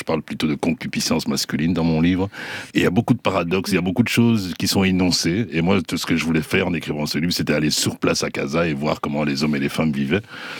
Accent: Brussels, Brussels-Capital Region, Belgium; J'habite en Belgique, hein, je viens de Bruxelles, c'est pour ça que j'ai un gros pull là, parce que là-bas il fait encore froid. Et j'habite à Bruxelles

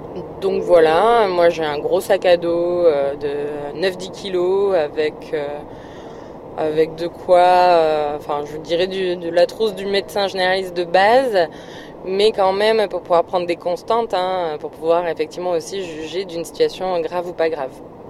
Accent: Avignon, Provence-Alpes-Côte d'Azur, France; j'ai 30 ans, je viens du sud de la France, d'Avignon.

